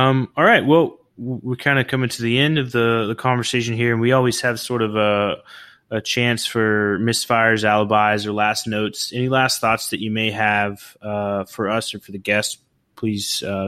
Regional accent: Oklahoma, United States; moved away; also born or lived in California; I've only been here in Florida for about 5 years. Prior to that, I was in California, and I'm originally from Oklahoma.

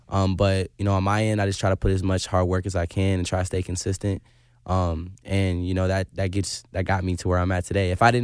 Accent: Jeffersonville, Indiana, United States; I'm from a small town in Jeffersonville, or a small town in Indiana called Jeffersonville. Not really too much is popping over there. So from the middle of nowhere, basically, to be honest. It's close to Louisville, Kentucky, so...

